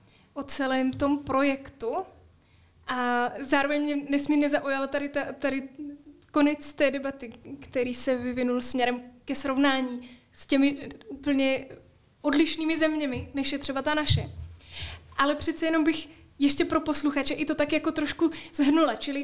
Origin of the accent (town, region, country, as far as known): Lídečko, Zlín Region, Czechia